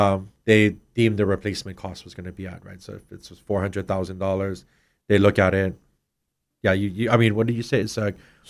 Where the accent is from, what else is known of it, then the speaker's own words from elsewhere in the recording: Hawaii, United States; And I'm from Big Island too